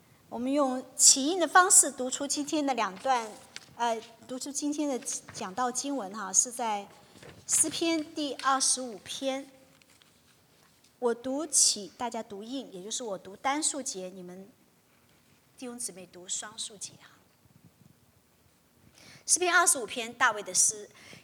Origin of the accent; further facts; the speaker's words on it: China; 就像我们中国人的这个，像什么过新年还是中秋节